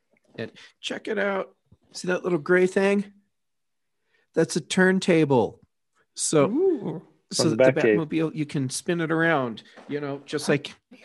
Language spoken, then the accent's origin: English; Colorado, United States; I'm like, "Oh no, I'm from Colorado."